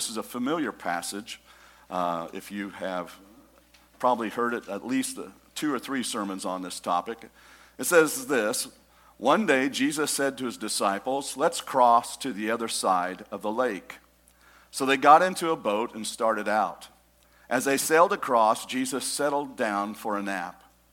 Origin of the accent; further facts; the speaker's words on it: East Coast, United States; born there; I lived on the West Coast. I was born on the East Coast. I've been everywhere. My dad was in the Navy.